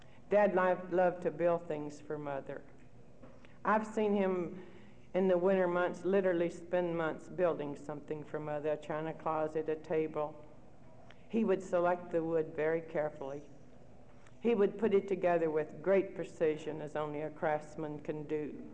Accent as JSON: {"language": "English", "region": "North Carolina", "country": "United States", "tie": "born or raised there", "lives_now": "Texas, United States", "said": "I'm not a Texan. I'm a hillbilly. I grew up in the hills of North Carolina, and hillbillies do not like to be obliged to anybody."}